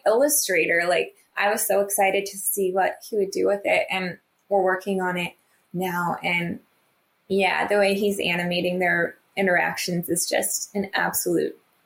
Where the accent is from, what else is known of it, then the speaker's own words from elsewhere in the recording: St. Louis, Missouri, United States; And so I'm from the St. Louis area, and I love dogs.